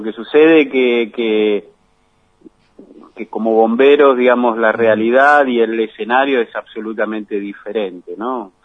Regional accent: Barracas, Buenos Aires Province, Argentina; Yo nací en Barracas, así que tenía la cancha y el canto de las sirenas muy muy arraigado con toda mi infancia.

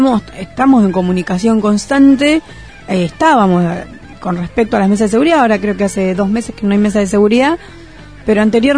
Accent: Uruguay; moved away; yo soy uruguaya y mi familia vino al país a trabajar, en busca de trabajo.

